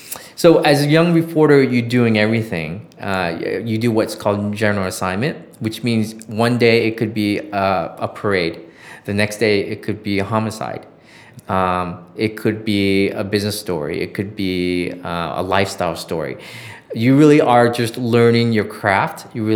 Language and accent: English; California, United States; And I grew up in Orange County, you know, where it was warm, and, you know, there's no such thing as winter in Southern California.